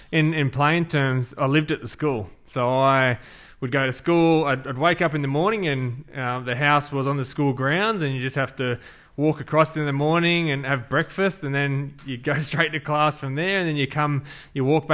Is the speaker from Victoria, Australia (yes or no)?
no; Griffith, New South Wales, Australia; So I was born and raised in a country town in New South Wales called Griffith. So it's about 6 hours from where we are today. And I was there till I was 15, and mum and dad are still there.